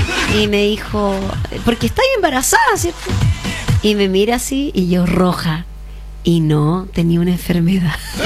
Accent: Chile; ¿Será que somos cómodos los chilenos?

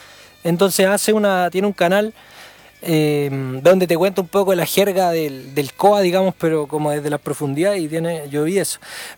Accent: Chile; Así que como nosotros chilenos descendemos de ahí, es nuestra igual.

